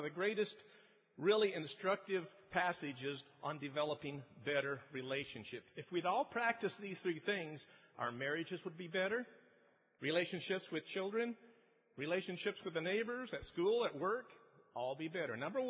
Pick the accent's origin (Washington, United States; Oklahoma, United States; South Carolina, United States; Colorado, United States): Colorado, United States; And Dan mentioned I'm from Colorado, and one of the things we're known for now is the marijuana state